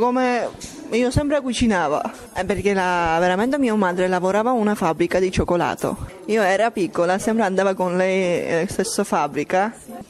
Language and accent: Italian; Armenia; Italian is a second language; moved away as an adult; now in Italy; vengo dall'Armenia, 32 anni, sto più o meno 3 anni sto in Italia.